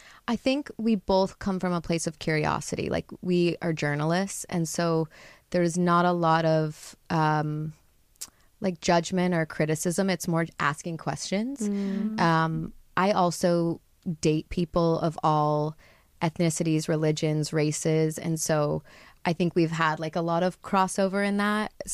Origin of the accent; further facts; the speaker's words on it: Chicago, Illinois, United States; I'm from Chicago, so I love a pizza.